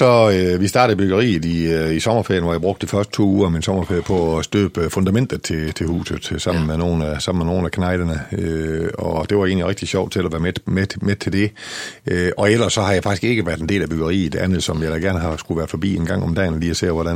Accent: Nørhed, Central Denmark Region, Denmark; Jeg er født på Nørhed, ude tæt på Nørhed, Tørstentral, derude, ja, Dangrønt.

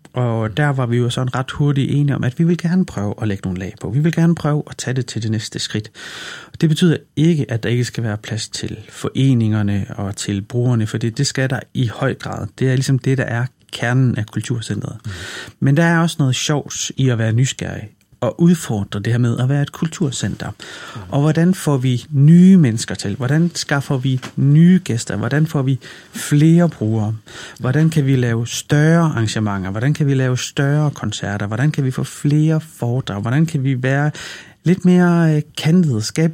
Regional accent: Skjern, Central Denmark Region, Denmark; now in Horsens, Denmark; nu bor jeg i Horsens. Da jeg flyttede fra Skjern, sagde jeg jo altid, at jeg var fra Vestjylland af. Jeg sagde jo altid, at jeg var fra Skjern af.

